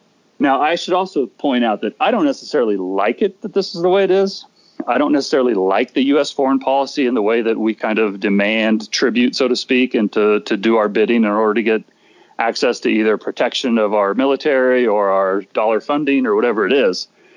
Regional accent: Canada; all of a sudden, as a Canadian, you just made 20%.

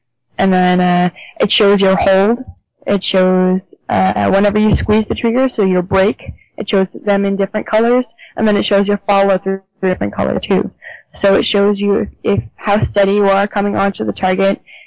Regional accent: Canada; probably still snow on the ground because we're Canadian

